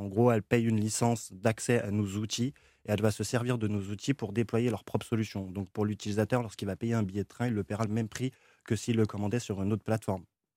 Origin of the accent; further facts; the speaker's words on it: Lyon, Auvergne-Rhône-Alpes, France; nous, on est lyonnais